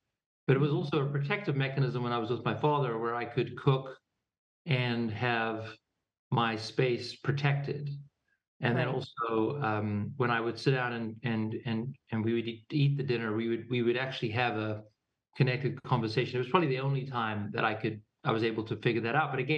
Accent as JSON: {"language": "English", "town": "Pretoria", "region": "Gauteng", "country": "South Africa", "tie": "born or raised there", "said": "Well, we grew up in Pretoria"}